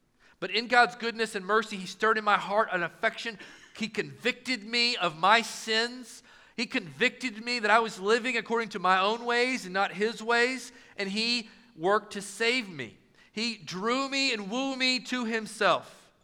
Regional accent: Knoxville, Tennessee, United States; I'm from South Knoxville, Tennessee. No one from my family went to college but me.

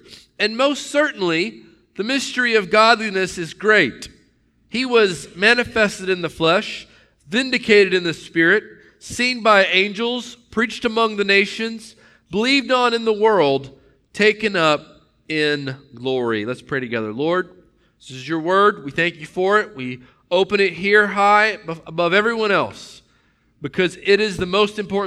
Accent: Knoxville, Tennessee, United States; in my home growing up in Knoxville, Tennessee, I had a set of rules to live

